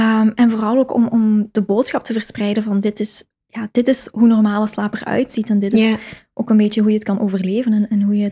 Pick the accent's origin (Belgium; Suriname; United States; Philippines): Belgium; now in Netherlands; Ik ben afkomstig van België, maar ik woon wel in Nederland, in Nederlands Limburg.